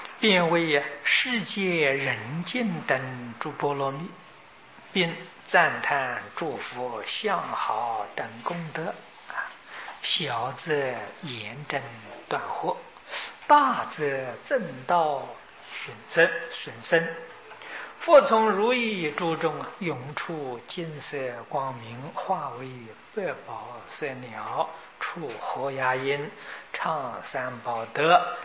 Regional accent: China; 所以我们中国人往生到那里听到就是完全都是讲中国话的啊

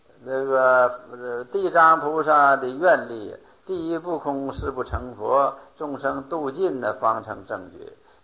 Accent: China; 但是是巴利文，我们中国人呢现在还没有办法能读

